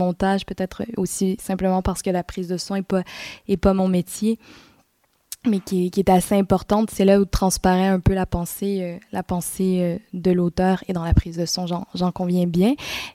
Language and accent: French; Quebec, Canada; une bataille importante, en tout cas chez nous au Québec.